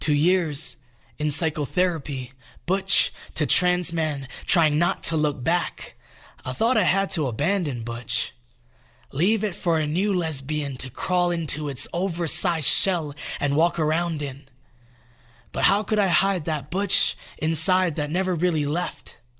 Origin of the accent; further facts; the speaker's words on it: Hawaii, United States; The first time I was called that, I was 16 growing up in Hawaii.